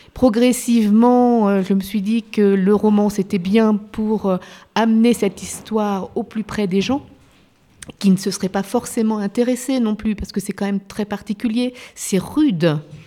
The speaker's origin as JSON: {"language": "French", "region": "Nouvelle-Aquitaine", "country": "France", "said": "Je suis originaire de la Creuse."}